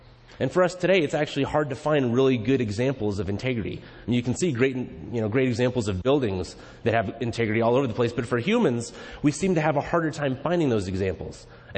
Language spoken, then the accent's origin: English; California, United States; I grew up in California for the first 28 years. That's where I lived. I've been through my fair share of earthquakes living in the Bay Area.